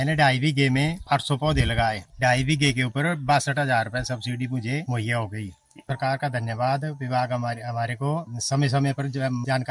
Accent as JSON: {"language": "Hindi", "town": "Sarkaghat", "region": "Himachal Pradesh", "country": "India", "tie": "born or raised there", "said": "गांव जुकैण, डाकना नबाई, तहसील सरकाघाट का निवासी हूं।"}